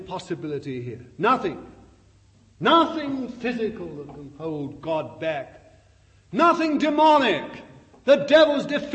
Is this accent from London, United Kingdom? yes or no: yes; Bethnal Green, London, United Kingdom; born there; My apologies to you, I was born in Bethnal Green.